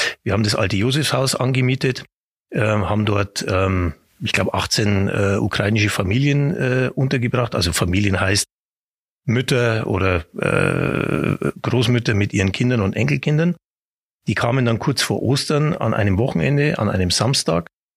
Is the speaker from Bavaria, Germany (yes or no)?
yes; Bavaria, Germany; also born or lived in Nuremberg; Also jetzt, wenn man es ganz genau nimmt, dann bin ich zwar Oberpfälzer, aber ich bin in Nürnberg geboren.